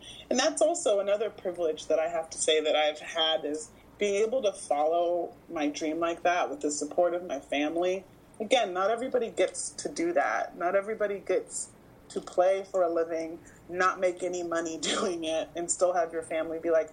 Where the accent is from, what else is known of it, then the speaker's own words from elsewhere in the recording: Houston, Texas, United States; now in Los Angeles, United States; Yeah, they're both still in Texas. So I grew up in Houston, and my brother Kevin is in Houston, and my brother Jason is in Dallas.